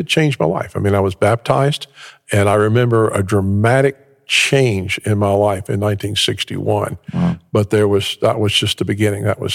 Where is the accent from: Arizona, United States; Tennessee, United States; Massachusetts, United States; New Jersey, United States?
Tennessee, United States; Memphis; accent: Memphis; I grew up in Memphis, Tennessee. You can probably still hear the accent. Actually grew up with … all that, and his gang, and knew some of the folks connected with him. Grew up in Memphis